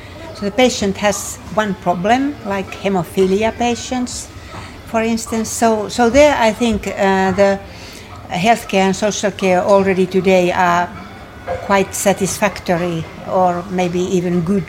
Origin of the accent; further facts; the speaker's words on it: Helsinki, Uusimaa, Finland; English is a second language; I come from Helsinki, Finland, where I have been working all my life as a clinical geneticist.